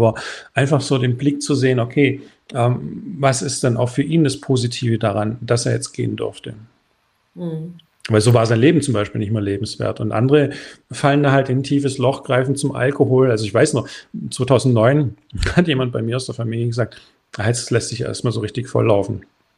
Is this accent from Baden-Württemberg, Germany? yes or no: yes; Baden-Württemberg, Germany; wir kommen aus dem Schwäbischen, du weißt es, das machen wir schon immer so